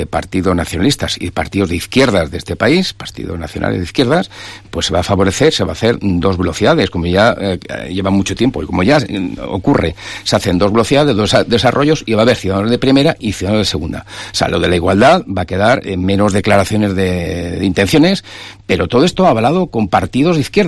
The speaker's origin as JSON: {"language": "Spanish", "country": "Spain", "said": "como español, es que yo me siento un poco..."}